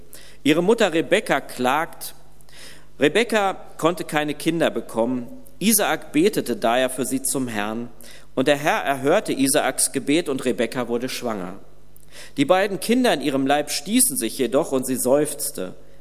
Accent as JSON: {"language": "German", "town": "Hagen", "region": "North Rhine-Westphalia", "country": "Germany", "tie": "born or raised there", "said": "in Hagen, wo ich aufgewachsen bin, steht ein Baum, der schon weit über 1000 Jahre alt ist."}